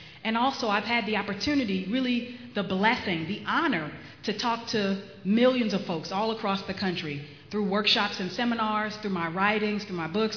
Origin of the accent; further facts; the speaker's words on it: Los Angeles, California, United States; I grew up in Los Angeles. I went to Dorsey High School, which is where I graduated.